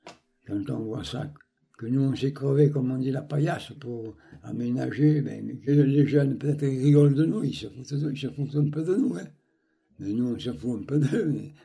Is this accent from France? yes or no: yes; Beaurières, France; born there; Je suis né à Beaurières, en 1920, le 8 novembre 1920. Quartier de Souillères.